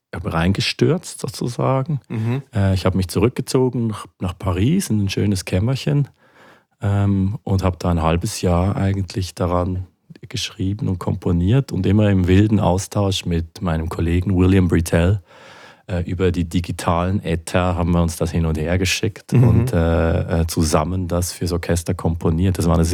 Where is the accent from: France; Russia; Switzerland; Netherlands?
Switzerland; Basel, Basel-Stadt; in Basel, in meiner Heimatstadt